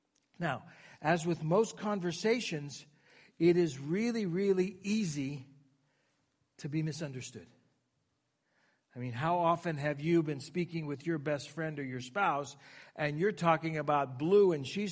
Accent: Warren, Ohio, United States; also born or lived in Stow-Kent area, Ohio; most of my growing up was in Northeast Ohio. Now, it was either in Trumbull County. I was as a kid, I grew up in Warren, but also my adult life, we lived in the Stowe-Kent area.

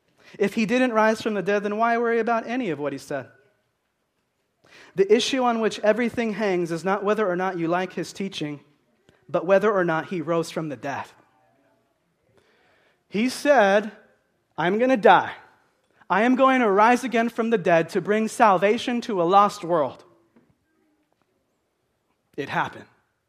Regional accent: Roseburg, Oregon, United States; We're from Roseburg. We don't care about that, right?

